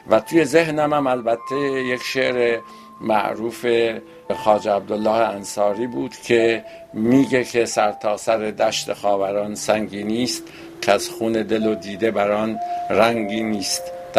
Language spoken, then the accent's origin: Persian; Mashhad, Razavi Khorasan, Iran; من بیشتر به این دلیلی که خودم مشهدی هستم و از خراسان میام